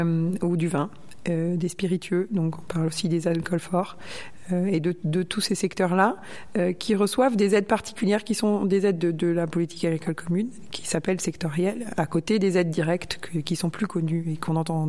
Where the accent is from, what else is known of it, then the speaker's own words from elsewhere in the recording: Objat, Nouvelle-Aquitaine, France; born there; moved away; Moi, je suis née à Objat. Je suis partie quand j'étais assez jeune. J'ai suivi mes parents, évidemment.